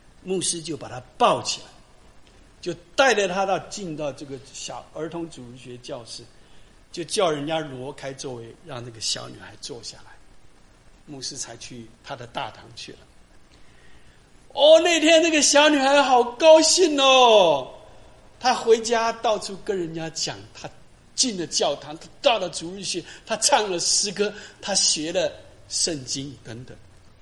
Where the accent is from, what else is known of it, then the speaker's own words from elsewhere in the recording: Taiwan; moved away as an adult; now in United States; 我自己很清楚，我从台湾过来来读书，我也没有什么钱，我家也没有什么钱。